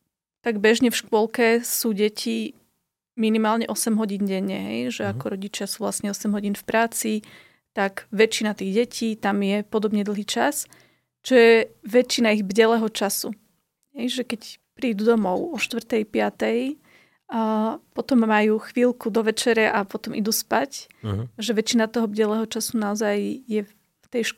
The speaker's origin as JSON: {"language": "Slovak", "region": "Žilina Region", "country": "Slovakia", "tie": "born or raised there", "said": "Vlastne ja som vyrastala pod Malou Fatrou"}